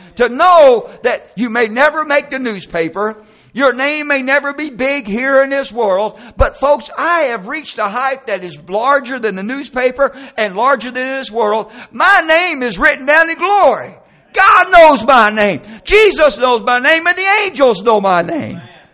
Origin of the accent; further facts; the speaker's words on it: Kentucky, United States; I am from Kentucky.